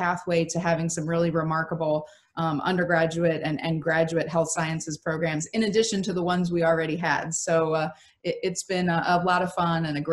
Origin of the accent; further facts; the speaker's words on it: Midwest, United States; now in Connecticut, United States; Candidly, had never heard of the school because I'm not from New England, I'm from the Midwest.